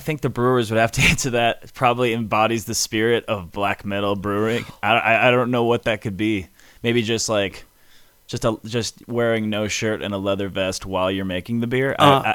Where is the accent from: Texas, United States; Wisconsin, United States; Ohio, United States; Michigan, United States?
Michigan, United States; now in Denver, United States; And I came from Michigan. I grew up in Michigan. I came to Colorado 14 years ago.